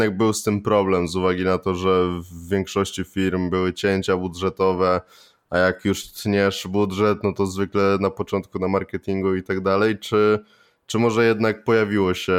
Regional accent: Kielce, Świętokrzyskie Voivodeship, Poland; Ja z Kielc jestem akurat, słuchaj, więc...

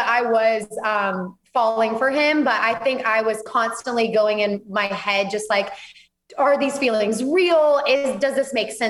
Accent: Auburn, Alabama, United States; moved away as an adult; I am from Auburn, Alabama. Okay. So I grew up, born and raised in Alabama, lived there my whole life, just moved to Texas 6 months ago.

